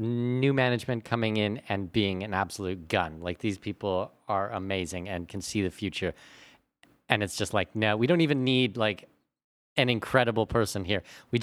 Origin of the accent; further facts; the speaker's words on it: Canada; Because I'm Canadian